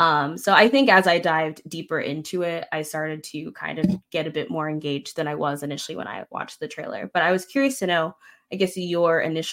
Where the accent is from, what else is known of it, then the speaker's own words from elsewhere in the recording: Florida, United States; because I'm originally from Florida, right?